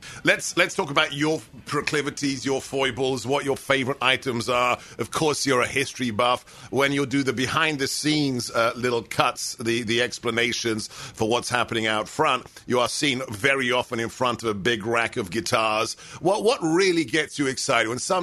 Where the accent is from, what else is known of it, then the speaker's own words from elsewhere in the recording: United States; I am an American, but hey, I wasn't born in Alabama.